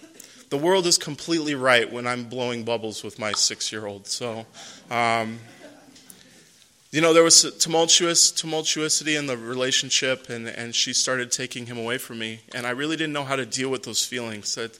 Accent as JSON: {"language": "English", "town": "Las Vegas", "region": "Nevada", "country": "United States", "tie": "born or raised there", "said": "And growing up in Las Vegas, it's pretty easy to get wrapped up in everything else."}